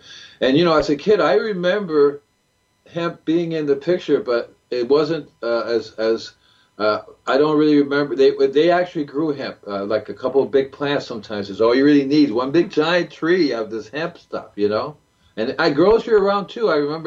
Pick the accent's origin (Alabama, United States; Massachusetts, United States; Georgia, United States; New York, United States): New York, United States; born there; My dad came to the United States. I was born in New York in 49. That's when he came.